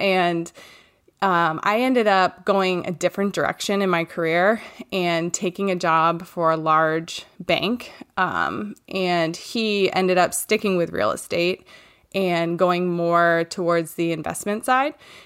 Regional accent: Maine, United States; I'm from Maine, and I live here with my husband, Ross

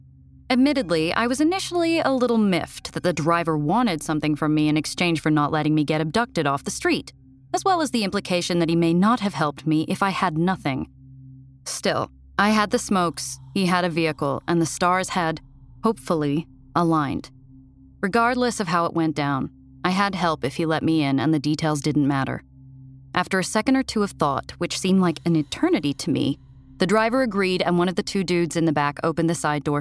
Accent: New York, United States; I'd never lived anywhere except my home state of New York

